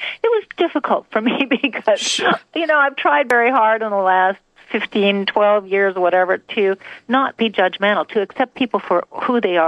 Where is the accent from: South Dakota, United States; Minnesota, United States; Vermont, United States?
Minnesota, United States; I'm from Minnesota, and they're really very so kind there in Minnesota